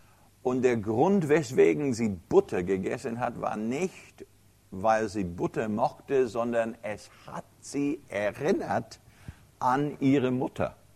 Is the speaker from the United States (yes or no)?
yes; United States; Das weiß ich, bin Amerikaner.